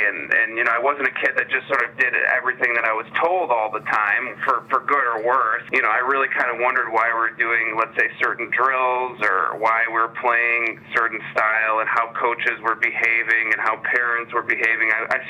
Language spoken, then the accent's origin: English; Chicago, Illinois, United States; Yeah, well, I grew up playing hockey in the Chicago area